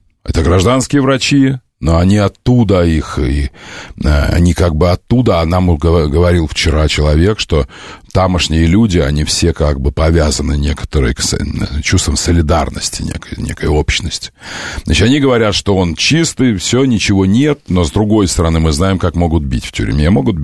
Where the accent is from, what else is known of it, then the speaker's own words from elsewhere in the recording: Savasleyka, Nizhny Novgorod Oblast, Russia; Я из Совослейки, как вы знаете. Я жил из Совослейки между Навашиным и Выксой. Я нижегородец.